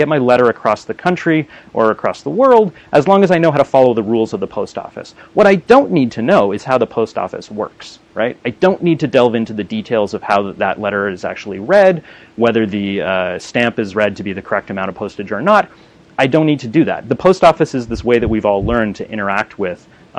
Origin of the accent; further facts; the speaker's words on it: Canada; I'm Canadian, by the way, I should admit that in the moment.